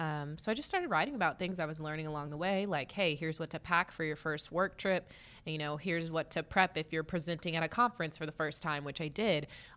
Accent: Dallas, Texas, United States; I am. I am born and raised in Dallas.

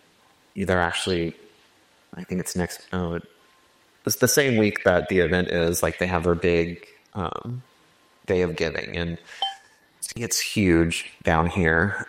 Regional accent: California, United States; that comes from the fact that where I grew up in California, have you ever seen the movie Aaron Brockovich with Julia Roberts?

